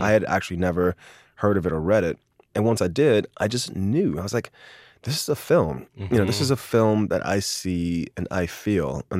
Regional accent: Miami, Florida, United States; But I remember growing up in Miami, there were all these stories about these black boys

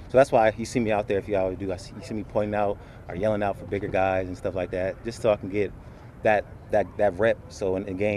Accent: Alabama, United States; now in Pittsburgh, United States; I came from Alabama. We have big fan base, but, here in Pittsburgh, it's kind of, they're kind of a little bit more crazier than the Bama ones

